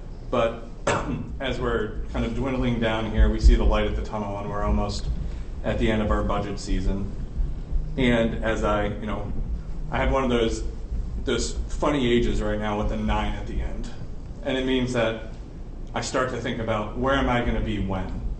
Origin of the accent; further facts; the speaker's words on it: Maryland, United States; born there; now in Fluvanna, United States; You know, I wasn't born here. That's not a trade secret. Everybody knows this. I was born in Calvert County, Maryland. It has very similar qualities to Fluvanna.